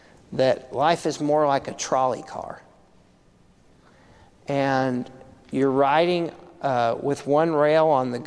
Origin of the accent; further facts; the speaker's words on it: Texas, United States; A great illustration of this, being a Texan, rattlesnakes are pretty regular in Texas, okay?